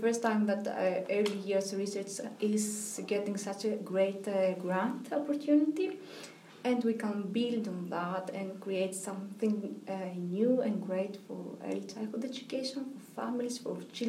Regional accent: Greece; moved away as an adult; I relocated from Greece especially for this project

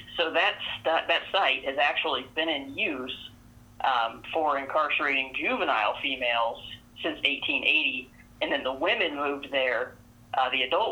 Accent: Urbandale, Iowa, United States; I am from Urbandale, Iowa.

